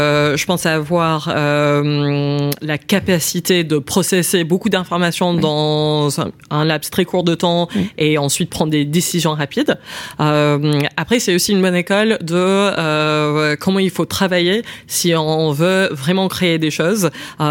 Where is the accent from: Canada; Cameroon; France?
Canada; also born or lived in United States; Oui, donc moi je suis canadienne, mais j'ai été scolarisée aux États-Unis